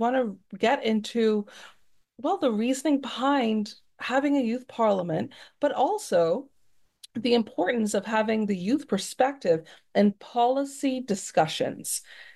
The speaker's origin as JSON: {"language": "English", "town": "Long Island", "region": "New York", "country": "United States", "said": "Now, I'm from Long Island, and we could hear from what its name just how extreme that geography could be."}